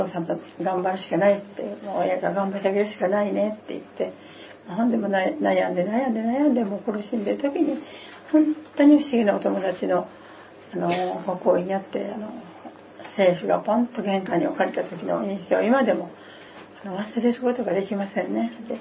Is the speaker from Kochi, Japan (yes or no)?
no; Kyoto, Japan; born there; 本当に京都の生まれで、本当にあんまり人様の前に出るの苦手な人だったんですね